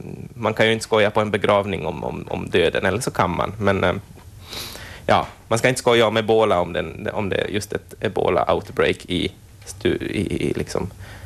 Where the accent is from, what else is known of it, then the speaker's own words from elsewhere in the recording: Pensala, Ostrobothnia, Finland; Min mamma är härifrån fast jag är liksom från Pensala. Jag har växt upp och pappa är därifrån. Men som Vasa har ju blivit som den närmaste staden för mig.